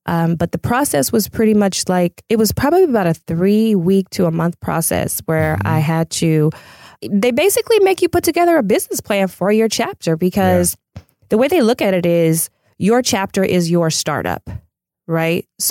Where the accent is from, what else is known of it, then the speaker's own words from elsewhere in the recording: Pasadena, California, United States; Yes, I'm a native of LA County. Probably one of the few unicorns that are here.